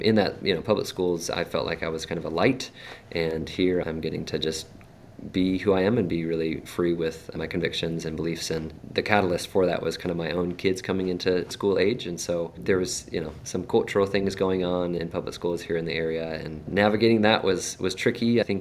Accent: Idaho, United States; both where I grew up in Idaho, here locally, and then just regionally.

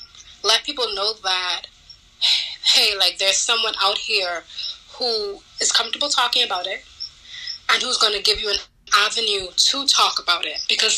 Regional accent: Nassau, New Providence, Bahamas; I'm a recent graduate of Central State University, and I'm from Nassau, the Bahamas.

